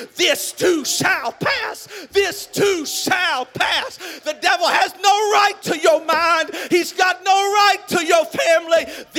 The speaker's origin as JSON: {"language": "English", "region": "Texas", "country": "United States", "tie": "born or raised there", "said": "I was raised in Southeast Texas."}